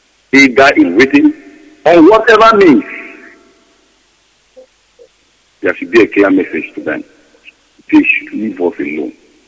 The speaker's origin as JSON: {"language": "English", "region": "Enugu State", "country": "Nigeria", "said": "I hail from Akinokwa Junction. Akinokwa Junction is in our local government. And our local government is in Enugu State. And Enugu State is in Biafra land."}